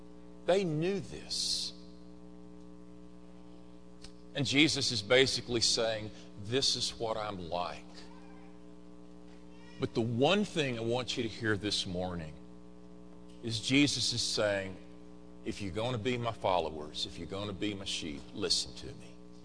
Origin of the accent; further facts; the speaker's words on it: Dallas, Texas, United States; now in Little Rock, United States; I grew up in Dallas. I didn't grow up around sheep, did you? Maybe some of you did, but I don't think most of us in Little Rock did.